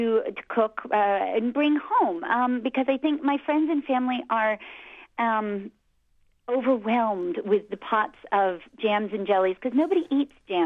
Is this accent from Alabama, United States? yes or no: no; New Jersey, United States; moved away as an adult; now in Geneva, Switzerland; No, I'm born and bred in New Jersey, but have been living over here in Europe, various places in Europe, since 2001, and working over here.